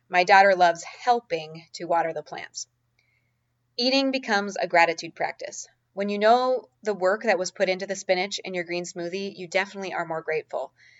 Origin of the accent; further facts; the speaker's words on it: Minnesota, United States; as I'm originally from Minnesota, where the growing season is relatively short.